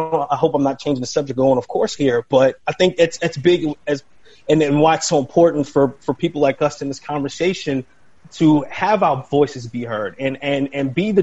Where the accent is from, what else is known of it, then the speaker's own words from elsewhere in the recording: New York, United States; I used to watch the news a lot when I was a kid, and growing up in New York